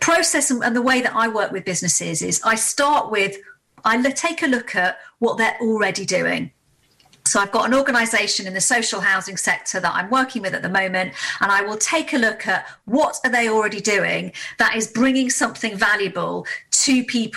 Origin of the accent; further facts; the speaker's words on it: Leeds, Yorkshire and the Humber, United Kingdom; Well, I'm originally a Yorkshire lass, born in Leeds, and I'm an international speaker.